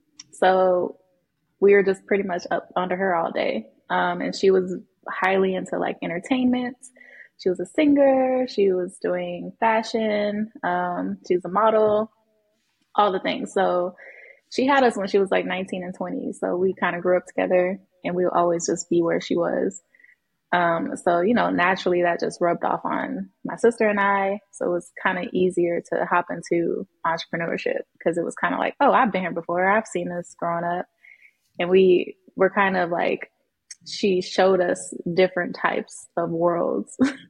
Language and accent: English; Houston, Texas, United States; Yeah, I grew up in Third Ward, and many people know that's where … is from, and … all of them.